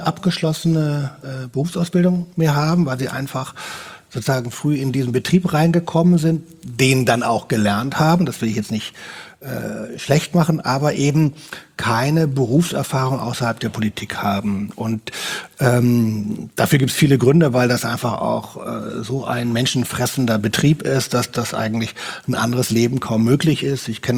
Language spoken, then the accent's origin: German; Hamburg, Germany; also in meiner Heimatstadt Hamburg gab es das auch noch lange